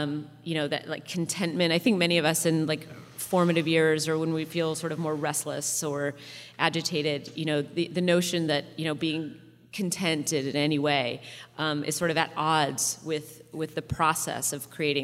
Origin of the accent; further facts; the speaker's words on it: Washington, United States; I cannot leave the Northwest. I've tried many times. I grew up outside Seattle. I went to college in Washington.